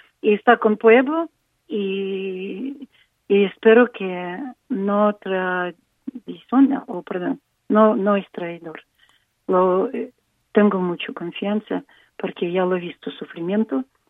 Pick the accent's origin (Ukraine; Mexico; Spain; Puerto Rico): Ukraine; Spanish is a second language; Soy ucraniana y yo lo sé que él está obligado.